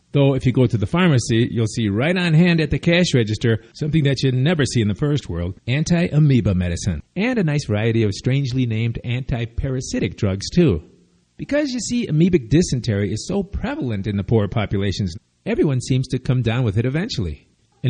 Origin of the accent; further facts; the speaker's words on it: Chicago, Illinois, United States; And where I grew up in Chicago, with Piggly Wiggly, AMP, and Jewel Tea food stores, those are the big chains